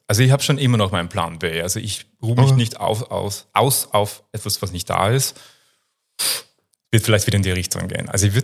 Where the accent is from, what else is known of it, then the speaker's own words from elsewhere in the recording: Tyrol, Austria; accent: Tyrolean; In Tirol.